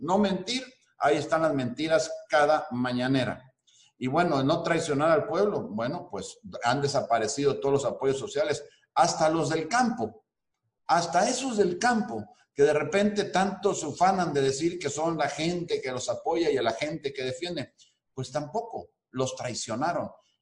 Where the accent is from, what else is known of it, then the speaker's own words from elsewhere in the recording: Veracruz, Mexico; no solo en Veracruz, de donde soy yo, sino en todo el país